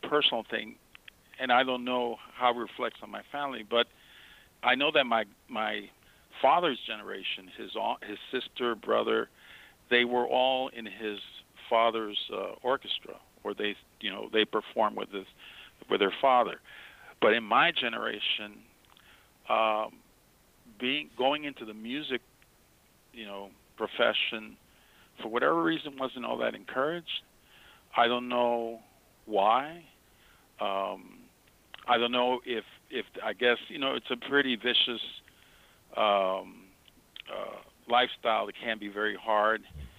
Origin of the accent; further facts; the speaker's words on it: New York City, New York, United States; I mean, I'll share with you, I grew up in New York City.